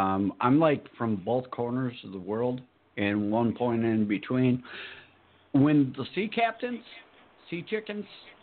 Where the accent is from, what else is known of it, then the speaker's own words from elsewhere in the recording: Minnesota, United States; Us people, as in we are from Minnesota.